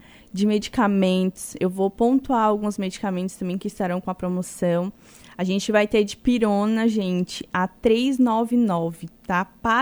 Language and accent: Portuguese; Pará, Brazil; now in Santa Catarina, Brazil